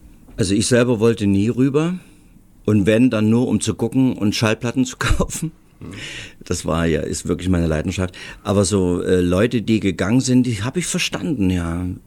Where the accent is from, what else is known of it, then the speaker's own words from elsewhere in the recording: Germany; meine Jugend war in der DDR